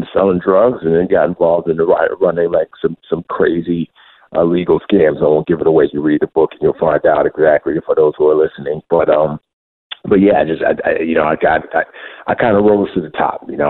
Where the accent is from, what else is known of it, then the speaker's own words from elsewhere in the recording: New York City, New York, United States; also born or lived in Africa; So she moved us permanently to New York City, and I grew up in the Bronx.